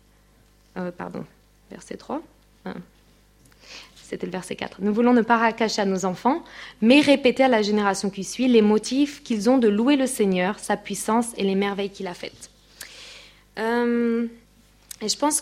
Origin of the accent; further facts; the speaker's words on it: France; c'est vraiment nos racines à nous en tant que Français.